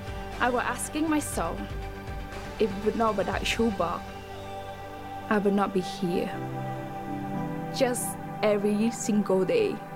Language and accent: English; Battambang, Cambodia; English is a second language; I am originally from Cambodia. Cambodia is one of a very, very poor countries, people living less than a dollar for a day. My family live in a small village in Bat Dambong province